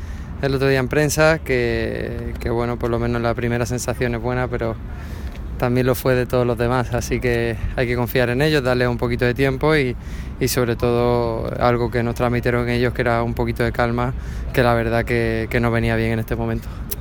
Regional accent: Region of Murcia, Spain; soy murciano y murcianista

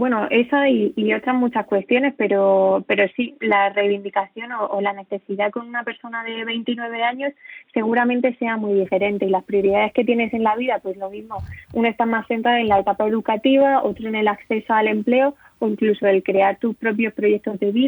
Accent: Beniel, Region of Murcia, Spain; Eso es, soy de Beniel.

